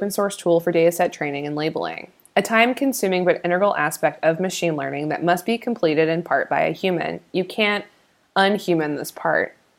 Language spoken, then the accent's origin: English; United States; now in Berlin, Germany; I say this to you as an American based in Berlin